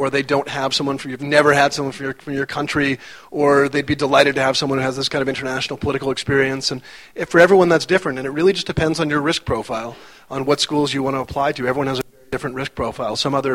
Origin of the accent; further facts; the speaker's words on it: Winnipeg, Manitoba, Canada; I'm Canadian, so I'll go with the University of Winnipeg, which is my hometown.